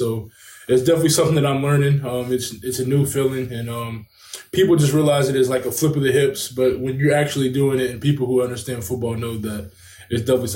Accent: Kentucky, United States; I was actually fortunate to be back here in my hometown in Kentucky with my trainer from high school

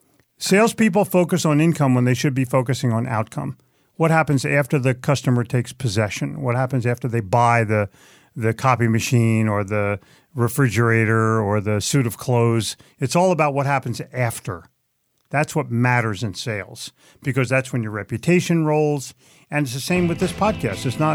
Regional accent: New Jersey, United States; I'm from Jersey. Everybody's in a rush.

